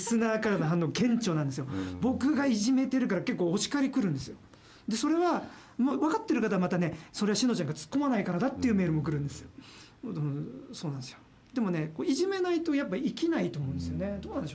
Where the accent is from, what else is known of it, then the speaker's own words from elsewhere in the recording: Yokohama, Kanagawa, Japan; now in Asahikawa, Japan; 僕もあの横浜出身じゃないですか